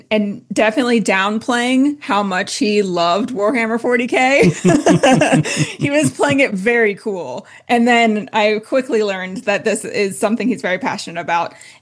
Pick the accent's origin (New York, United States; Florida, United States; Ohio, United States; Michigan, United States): Ohio, United States; No, so I'm from Ohio